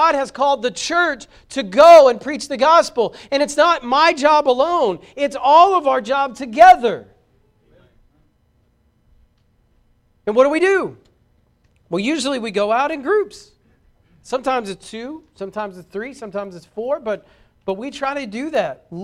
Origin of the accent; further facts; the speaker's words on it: Braggs, Oklahoma, United States; also born or lived in Vian; I grew up in Braggs. Went to school there until I was in the ninth grade, and then I transferred. I moved up to Vian.